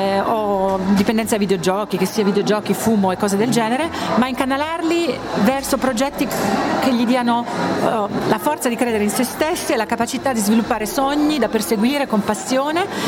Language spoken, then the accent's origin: Italian; Apulia, Italy; born there; sono anch'io del sud, io sono nata in Puglia.